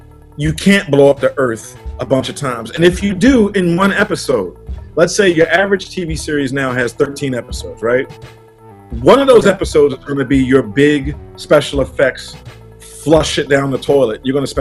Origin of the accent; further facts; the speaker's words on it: Baltimore, Maryland, United States; I grew up in Baltimore, and you know, later in life things got a little bit rough